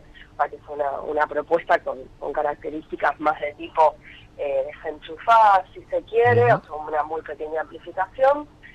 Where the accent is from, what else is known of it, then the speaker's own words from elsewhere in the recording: Rosario, Santa Fe, Argentina; nuestra identidad como rosarinos